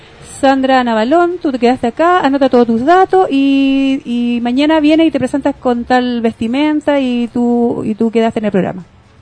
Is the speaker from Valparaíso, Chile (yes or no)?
no; Lota, Biobío, Chile; also born or lived in La Pintana; yo soy del sur, más que nada, siempre digo, yo vengo de Lota, de los mineros, mi papá es de Lota. Él nos pasaba llevando a vivir allá, vivíamos un año acá, en Lota, Coronel, Talcahuano, vivíamos en diferentes pueblos por la octava región, y teníamos la casa acá en La Pintana.